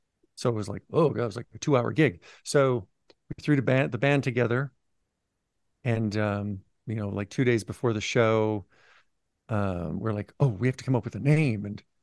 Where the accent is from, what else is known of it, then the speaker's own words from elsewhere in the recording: Missoula, Montana, United States; Yeah, so we live in Western Montana. We're from Missoula, and it's a relatively small town.